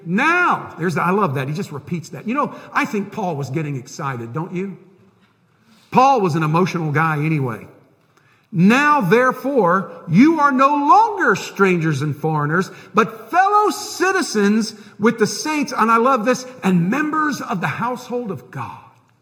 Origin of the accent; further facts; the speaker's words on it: United States; Now, I grew up in America. I love our country.